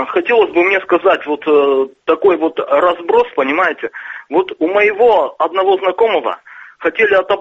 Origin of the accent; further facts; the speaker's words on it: Nevyansk, Sverdlovsk Oblast, Russia; я из Невьянска вообще-то так-то, по идее, не из Москвы